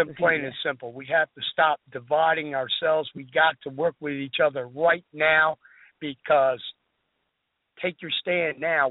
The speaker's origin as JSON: {"language": "English", "country": "United States", "said": "I'm an American. Traditionally, I don't like being told that."}